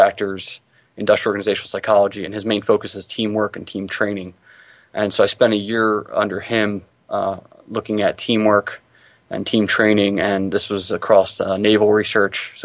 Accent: New Jersey, United States; now in Orlando, United States; I'm originally from New Jersey.

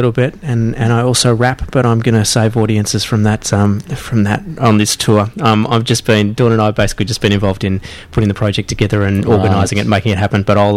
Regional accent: Melbourne, Victoria, Australia; born there; My background is that I was born here in Melbourne.

